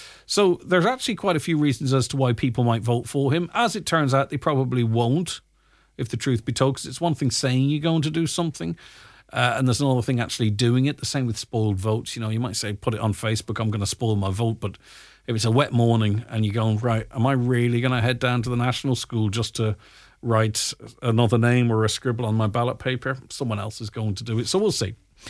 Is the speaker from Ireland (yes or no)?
yes; Ireland; If we need another election, or even if we as Irish people could use the gift God gave us